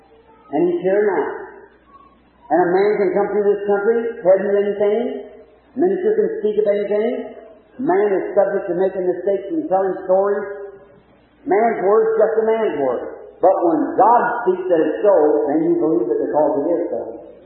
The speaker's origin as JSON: {"language": "English", "region": "Kentucky", "country": "United States", "tie": "born there", "said": "When I was a little boy, I was born up here in Cumberland County, Kentucky, a little log cabin."}